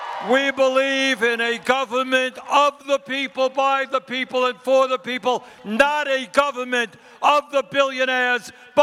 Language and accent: English; Vermont, United States; Now, Alexandria comes from New York City. I come from Vermont. We've come a long way here.